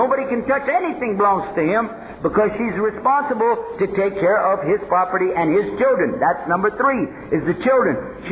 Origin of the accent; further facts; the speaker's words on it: Texas, United States; Don't laugh. I'm from Texas.